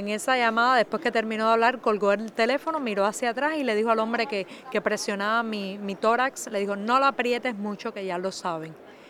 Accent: Cuba; born there; nací en Cuba y vivo en La Habana.

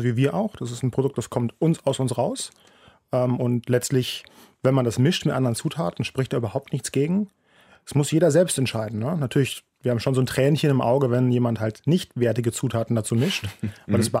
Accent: Bonn, North Rhine-Westphalia, Germany; wir kommen aus Bonn, mhm. in der Nähe von Köln, wer es nicht kennen sollte. Mhm. Und wir haben da den Drachenfels in der Nähe.

